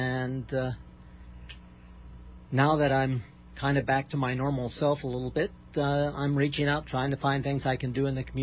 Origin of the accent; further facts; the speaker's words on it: Santa Catalina Island, California, United States; now in Kauai, United States; I grew up on Santa Catalina Island off the coast of California, but my family's been here on Kauai for 30-some-odd years.